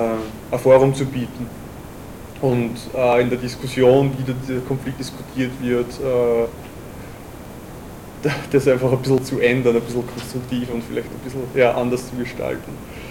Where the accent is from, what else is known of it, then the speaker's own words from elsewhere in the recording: Vienna, Austria; bin aus Wien